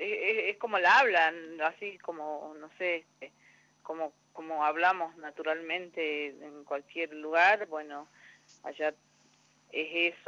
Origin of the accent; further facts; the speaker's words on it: Angastaco, Salta, Argentina; En Angastaco se llama mi pueblo, uh-huh. donde nací, donde crecí.